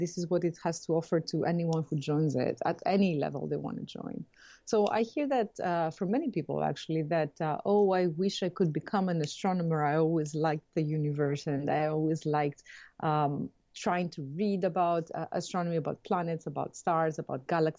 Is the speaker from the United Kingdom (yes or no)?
no; Greece; now in Cambridge, United States; So I was born and raised in Greece. And by means of many, many different places, I ended up in Cambridge, Massachusetts.